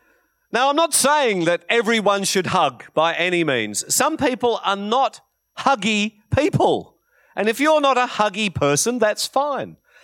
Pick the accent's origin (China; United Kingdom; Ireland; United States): United Kingdom; born there; I was born in Britain.